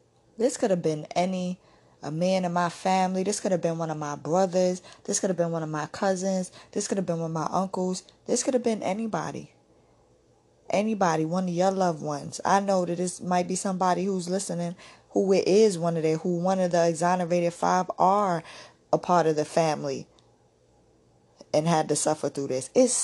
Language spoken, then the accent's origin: English; Harlem, New York, United States; First of all, like, I'm from Harlem. This incident happened when I was 1.